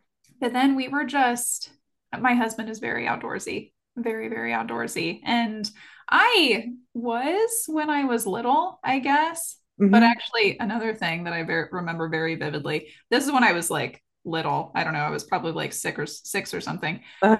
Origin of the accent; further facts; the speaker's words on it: Columbus, Ohio, United States; So I'm originally from Columbus, actually. So I'm originally from like the big city.